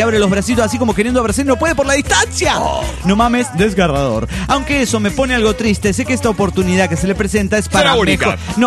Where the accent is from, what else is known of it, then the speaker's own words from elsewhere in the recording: Lagos de Moreno, Jalisco, Mexico; de Lagos de Moreno, México.